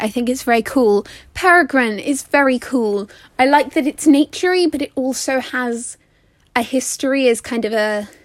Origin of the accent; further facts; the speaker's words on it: England, United Kingdom; Andreas, I think of the San Andreas Fault for some reason, despite being English and having no interest in geology.